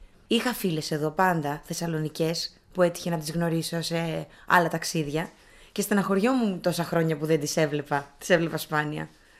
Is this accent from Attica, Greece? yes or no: yes; Athens, Attica, Greece; Αλλά και γενικά όλη η παράσταση, επειδή είμαι από την Αθήνα.